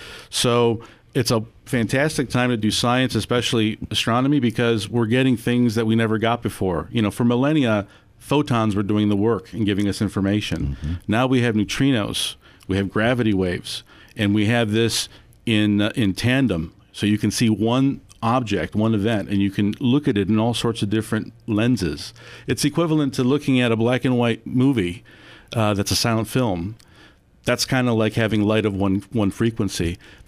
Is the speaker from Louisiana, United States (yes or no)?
no; Buffalo, New York, United States